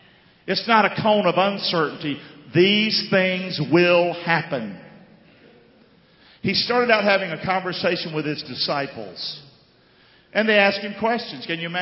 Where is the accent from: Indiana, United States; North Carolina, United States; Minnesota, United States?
North Carolina, United States; Rockingham; I'm from Rockingham, North Carolina.